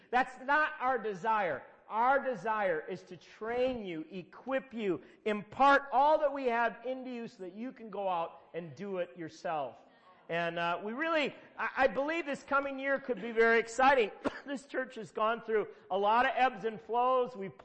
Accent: Minnesota, United States; even though I'm from Minnesota, I was thoroughly converted under Reggie White.

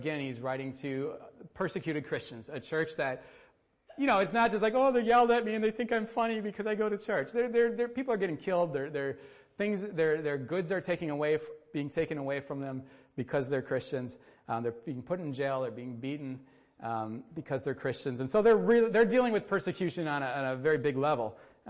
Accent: Wisconsin, United States; No, we're from Wisconsin. 45 is warm.

